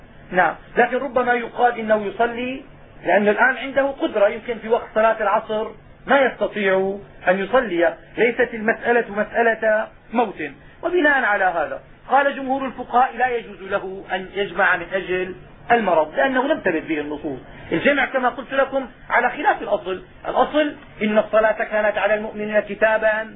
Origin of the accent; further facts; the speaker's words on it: Kuwait; فما يفعله الناس اليوم هنا عندنا في الكويت